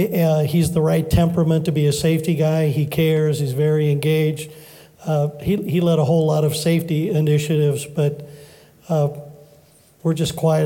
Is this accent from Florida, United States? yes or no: yes; Florida, United States; You know, that's the thing that I don't want to talk too bad about my home state, but we have so many crazy things happen there.